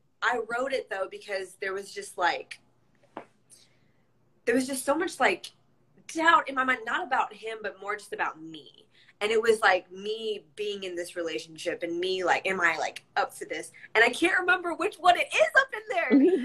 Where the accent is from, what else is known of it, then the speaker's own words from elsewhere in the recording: Savannah, Georgia, United States; I didn't grow up there. I grew up in Savannah, but not on Tybee.